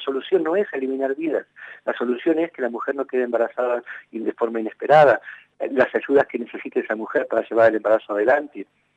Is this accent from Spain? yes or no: no; Argentina; Y yo ya no te lo digo como obispo y como católico, te lo digo como argentino.